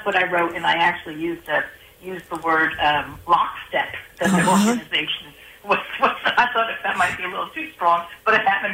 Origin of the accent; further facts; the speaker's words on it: New Jersey, United States; my home state, New Jersey, your neighboring state, has had this public reporting for about 10 years.